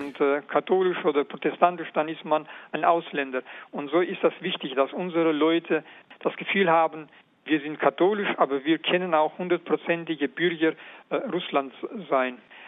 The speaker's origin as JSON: {"language": "German", "town": "Karaganda", "region": "Karaganda Region", "country": "Kazakhstan", "tie": "born or raised there", "said": "Ich kann mich erinnern aus meiner Kindheit in Karaganda."}